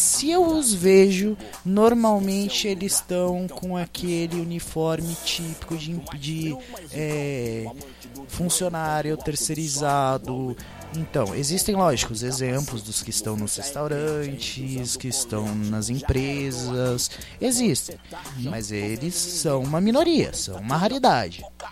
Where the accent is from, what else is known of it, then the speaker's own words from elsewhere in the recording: São Paulo, Brazil; Porque, por exemplo, eu sou de São Paulo.